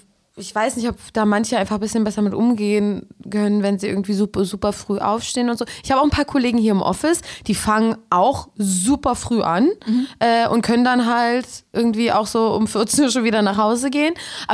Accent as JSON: {"language": "German", "region": "Berlin", "country": "Germany", "said": "Und ich komme halt aus Köpenick, also so ein bisschen so bodenständiger."}